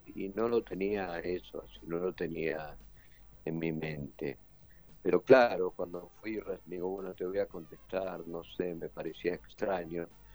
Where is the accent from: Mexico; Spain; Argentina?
Argentina; como argentinos